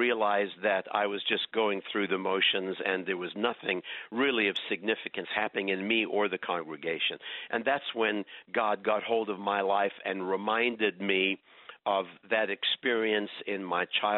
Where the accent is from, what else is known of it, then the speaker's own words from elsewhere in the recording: Durban, KwaZulu-Natal, South Africa; also born or lived in Port Shepstone; I grew up in South Africa in a British family. My dad was a Baptist minister in the small town of Port Shepstone. And then when I was about 7 or 8 years old, he moved to take his first pastorate in the large city of Durban on the southeast